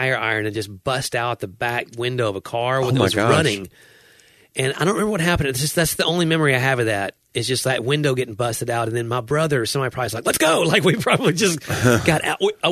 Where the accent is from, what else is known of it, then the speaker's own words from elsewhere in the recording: Nashville, Tennessee, United States; Like, I grew up in Nashville. We didn't eat hot chicken.